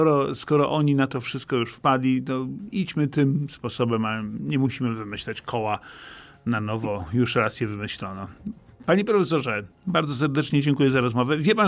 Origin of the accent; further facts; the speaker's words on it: Warmian-Masurian Voivodeship, Poland; born there; jako Warmiak, wyłącznie z urodzenia, co prawda, nie z wychowania